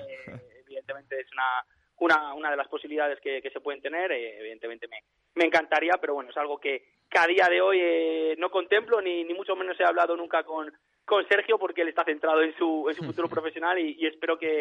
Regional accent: Valladolid, Castile and León, Spain; Realmente, yo soy de Valladolid, evidentemente, es mi equipo de toda la vida.

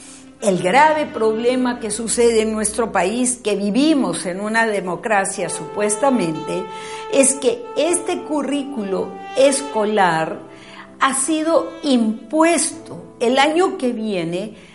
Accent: Peru; nuestro país, el Perú, del cual somos nosotros, ciudadanos peruanos, los dueños

